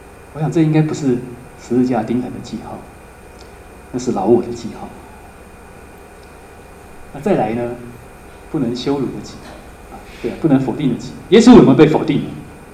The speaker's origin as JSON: {"language": "Chinese", "country": "Taiwan", "said": "我确实是台湾人，但是我也不是要来欺负你啊。"}